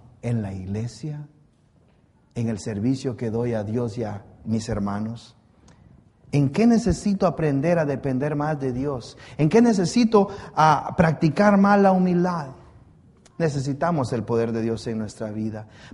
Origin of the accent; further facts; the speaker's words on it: Guatemala; Yo dejé mi ombligo allá en Escuintla, la ciudad de las palmeras y golondrinas en Guatemala, al sur, en la costa del Pacífico. Yo soy chapín. Yo soy suramericano.